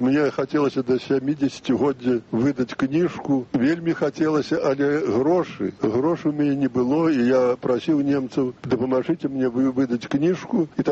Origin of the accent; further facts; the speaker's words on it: Minsk Region, Belarus; Я, калі быў малады, я пачынаў пісаць па-расейску, і там я адчуў, што гэта не мая мова. Я вырас на Вілейшчыне, і там я не чуў ні нямецкай мовы, ну, польскую рэдка.